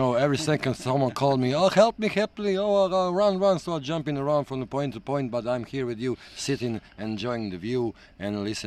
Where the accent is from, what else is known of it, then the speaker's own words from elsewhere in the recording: Split, Split-Dalmatia County, Croatia; now in Zagreb, Croatia; No. Okay. I came from Split. Yeah? I'm from Split. I now live in Zagreb, but I'm from Split.